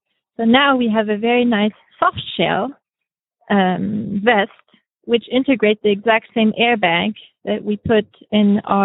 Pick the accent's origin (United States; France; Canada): France; Dijon, Bourgogne-Franche-Comté; accent: French; Thanks. Yes, I grew up in France.